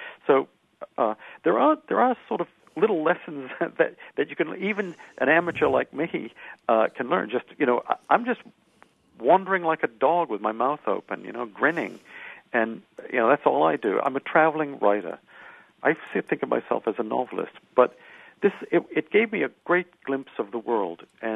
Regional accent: United States; I grew up in the United States in the 1950s when there were 150 million people. Now there are 300 million people in the United States.

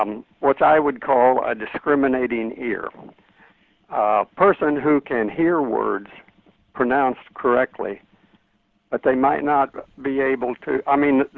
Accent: Southwest, United States; As myself, I grew up in the Southwest

